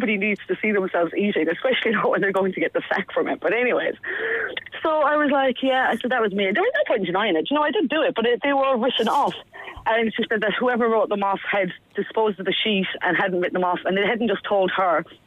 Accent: Ireland; now in Listowel, Ireland; I'm Irish originally.

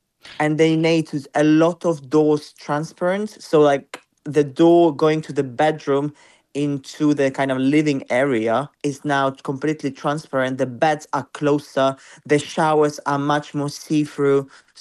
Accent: Ukraine; nobody still knew who I was back then because I was from Ukraine and I was just competing.

